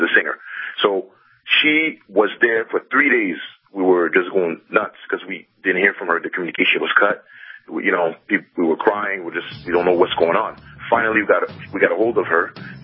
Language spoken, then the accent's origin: English; Toronto, Ontario, Canada; also born or lived in Montreal, Canada / Haiti; I'm of Haitian descent. Like, both my parents are Haitian. And I was born in Montreal, and then I moved to Toronto like a few years after that.